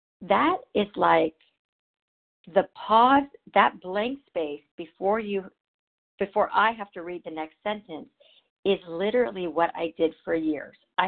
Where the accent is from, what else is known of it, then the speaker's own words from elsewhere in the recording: California, United States; from Southern California.